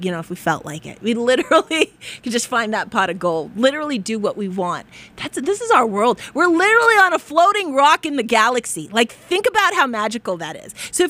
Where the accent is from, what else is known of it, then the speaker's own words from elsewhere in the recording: Boston, Massachusetts, United States; I grew up in Boston going to punk shows here.